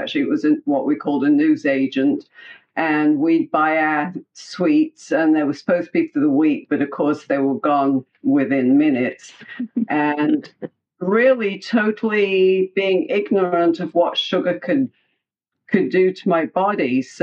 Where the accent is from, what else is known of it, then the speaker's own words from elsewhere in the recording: England, United Kingdom; Well, I'm from England.